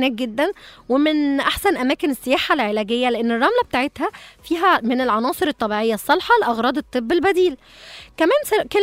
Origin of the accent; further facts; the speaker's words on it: Egypt; كمان عندنا في مصر عين سحرية